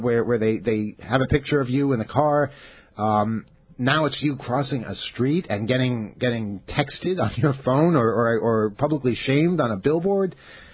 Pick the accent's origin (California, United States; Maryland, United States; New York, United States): New York, United States; You know, speaking as a New Yorker, where jaywalking is encouraged, this strikes me as being incredibly offensive.